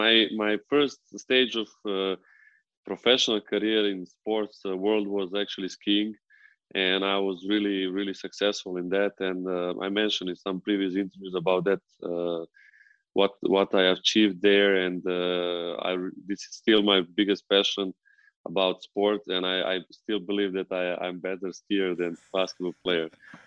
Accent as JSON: {"language": "English", "region": "Belgrade", "country": "Serbia", "tie": "born or raised there", "said": "because in my area where I grew up in Belgrade, there was a school with such a talented coach"}